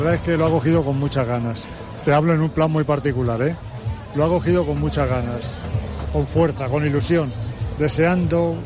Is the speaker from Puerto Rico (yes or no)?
no; Fuenlabrada, Community of Madrid, Spain; now in Albacete, Spain; Venimos de Fuenlabrada, de Madrid, vivimos allí. Pero la verdad es que nos consideramos un albaceteño más.